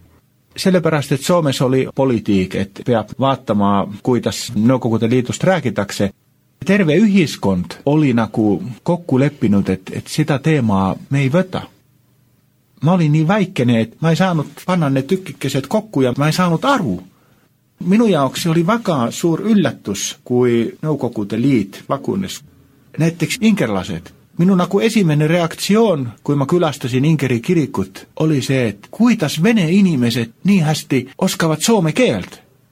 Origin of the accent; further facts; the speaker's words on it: Finland; Estonian is a second language; Kõik, kes kuulivad, et oleme Soomest